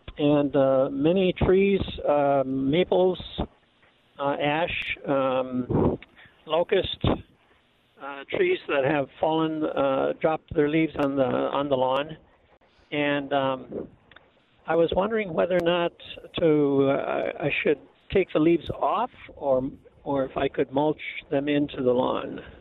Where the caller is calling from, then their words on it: Madison, Wisconsin, United States; Yes, I'm calling from Madison.